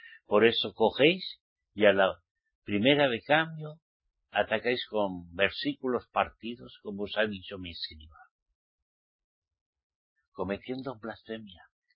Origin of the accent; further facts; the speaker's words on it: Spain; ¿Qué es lo que pasa en mi país, España?